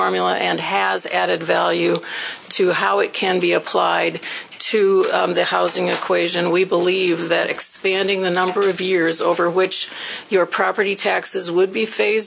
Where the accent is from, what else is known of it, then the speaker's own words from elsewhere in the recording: Minna Lake, South Dakota, United States; I'm a lawyer from Minna Lake, just west of Aberdeen